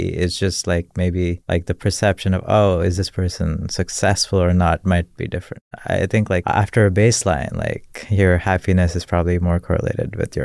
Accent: India; Like I grew up in India. I didn't have internet for a while.

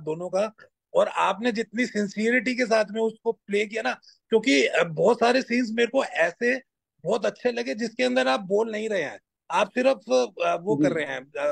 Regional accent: Punjab, India; obviously Punjabi हम लोग हैं, तो हम तो पंजाबी लोग

